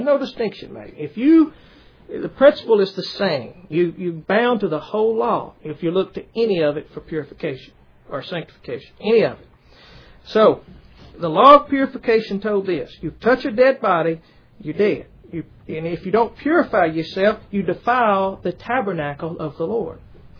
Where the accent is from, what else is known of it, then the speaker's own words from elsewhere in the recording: the South, United States; accent: southern; Y'all kind of joked at the way that my southern accent, I pronounce dead and put a couple of syllables in it.